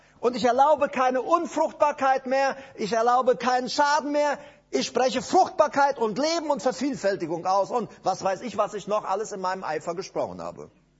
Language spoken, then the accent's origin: German; Paraguay; Und ich komme ja nun mal aus Paraguay und ich bin so ein Taubenfan. Also ich habe in Paraguay immer Tauben gehabt.